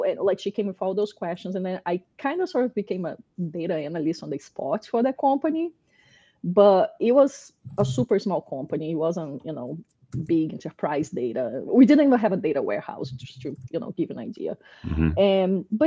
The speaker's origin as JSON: {"language": "English", "country": "Brazil", "second_language": "English", "moved": "as an adult", "lives_now": "United States", "said": "I'm a dentist in my country. I'm from Brazil. I'm a dentist there. Came to the US, ended up in dental hygiene."}